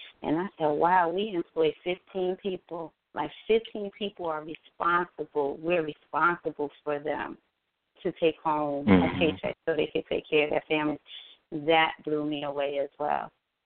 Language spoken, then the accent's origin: English; New Jersey, United States; now in Chicago, United States; Well, Harold's, as I said, I'm a transplant. I'm from Jersey. So I've never even heard of Harold's until I moved to Chicago.